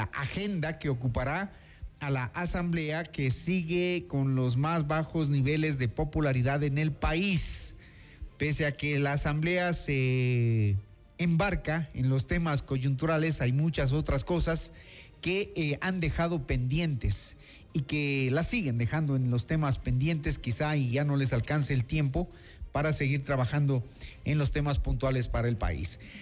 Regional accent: Ecuador; que otorgue leyes que permitan darnos la tranquilidad como ecuatorianos

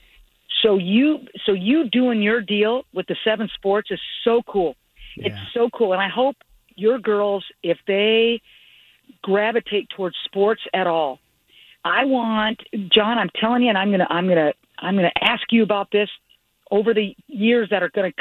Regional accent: Omaha, Nebraska, United States; where I grew up in Omaha, it was a very Catholic city. And so I grew up in a Catholic household, so I went to a Catholic grade school, 1 through 8.

